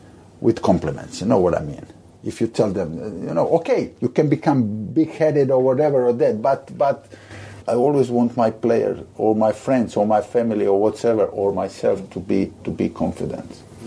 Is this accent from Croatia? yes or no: yes; Split, Split-Dalmatia County, Croatia; came from a small town in Dalmatia to my hometown, Split.